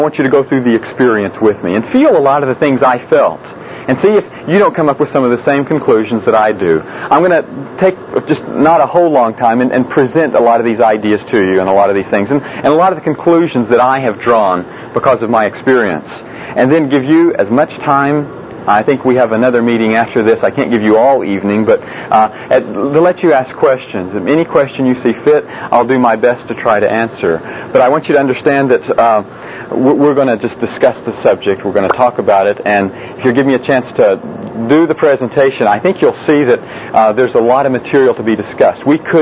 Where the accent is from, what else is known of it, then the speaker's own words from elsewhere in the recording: Carlsbad, New Mexico, United States; I was raised a Baptist in Carlsbad, New Mexico, way out in the boondocks out there.